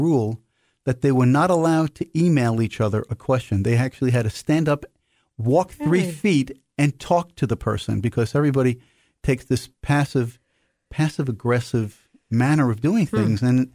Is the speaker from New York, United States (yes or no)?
yes; New York City, New York, United States; I grew up in New York City, and I was very used to hearing fire engines and trucks like this going by all hours of the day